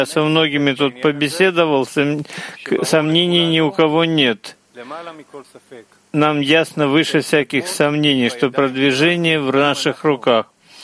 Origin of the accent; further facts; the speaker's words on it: Romania; Russian is a second language; И как вы все знаете, я из Румынии